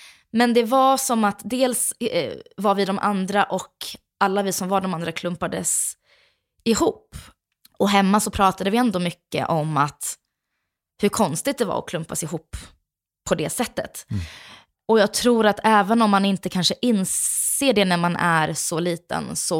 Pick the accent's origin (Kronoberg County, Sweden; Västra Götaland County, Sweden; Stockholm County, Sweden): Kronoberg County, Sweden; accent: Småland; när jag börjar prata om Växjö. Men jag har faktiskt aldrig riktigt haft en... Jag har haft lite småländska, men inte så där, ingen grov.